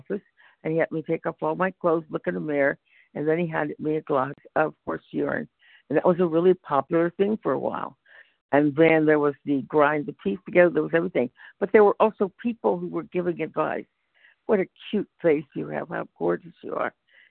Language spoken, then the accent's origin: English; California, United States; from California.